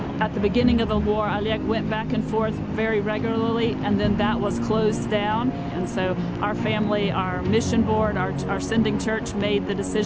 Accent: United States; now in Ukraine; Therefore, me, as the American woman, I go back and forth and take things into Ukraine.

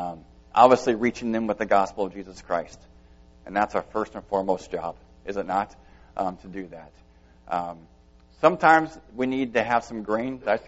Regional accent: United States; because I'm an American, and they say, you are not allowed outside the city.

